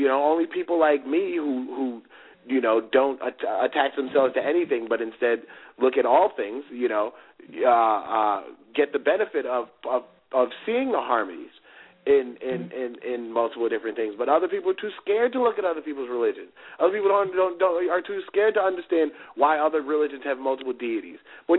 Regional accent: Brooklyn, New York, United States; I'm 28 years old. I'm from Brooklyn, New York. I went to Emory University. I grew up very, very poor in Section 8 housing, but my mother loved me really, really well.

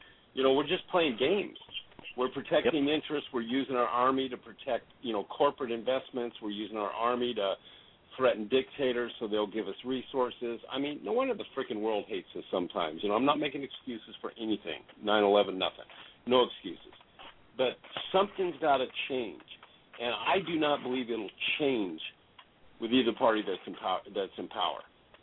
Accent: West Coast, United States; also born or lived in Alaska; I'm all pioneer background. You know, I grew up on the West Coast.

